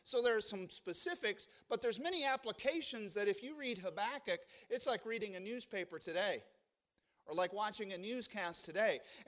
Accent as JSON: {"language": "English", "town": "Peoria", "region": "Illinois", "country": "United States", "said": "the farthest I got away from my house this year was Milwaukee, Wisconsin, and I'm from Peoria, Illinois."}